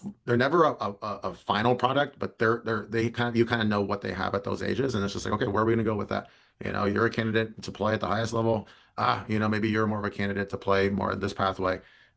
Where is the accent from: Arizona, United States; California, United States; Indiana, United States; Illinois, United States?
California, United States; Morgan Hill; I'm from Morgan Hill, so all the ODP events that we had there, it was a 5-minute drive for me.